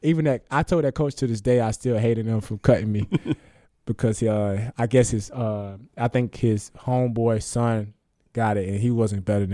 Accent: Augusta, Georgia, United States; Growing up, I'm from Augusta, Georgia. I grew up in not the best area, but, you know, it is what it is.

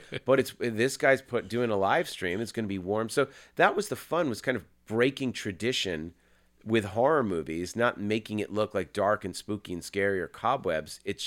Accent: Massachusetts, United States; when Jeff Rendell, my co-writer, and I were 12, growing up in Massachusetts, watching all of the slasher films, waiting for them to make a Thanksgiving movie.

